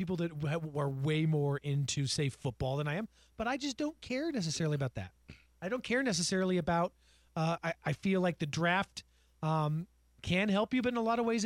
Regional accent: Colorado, United States; As a person born and bred in Colorado

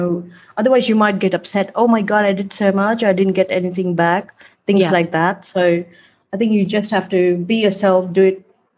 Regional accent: Bangalore, Karnataka, India; It was literally walking into a DJ festival in Bangalore in my hometown. That's where I come from.

